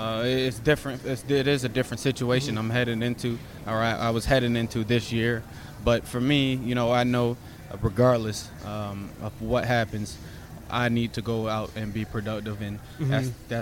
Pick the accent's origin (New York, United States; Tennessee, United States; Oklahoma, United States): New York, United States; also born or lived in Florida; yes, originally I am from Florida. I was born there. But when you grow up in a place for, you know, 18 plus years, that becomes home to you. And so that's why I call upstate New York home.